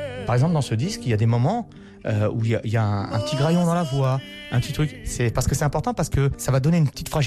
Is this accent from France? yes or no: yes; France; born there; J'ai jamais été ni sicilien ni français totalement. Aujourd'hui bien sûr je me sens français parce que j'ai vécu ici en France, je suis né en France, mais pendant longtemps, j'étais ni italien, ni sicilien, ni français. J'étais un déraciné, j'étais un enfant issu de l'immigration.